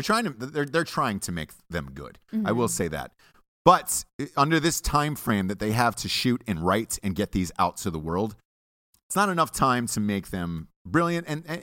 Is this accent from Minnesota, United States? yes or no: no; Atlanta, Georgia, United States; Because I'm from Atlanta.